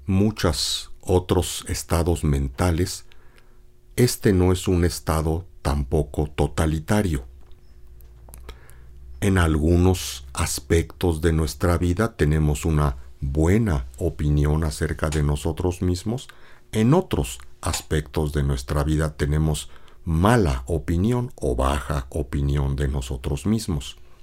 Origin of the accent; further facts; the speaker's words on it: Mexico; nosotros como mexicanos nos han enseñado que somos el producto de una conquista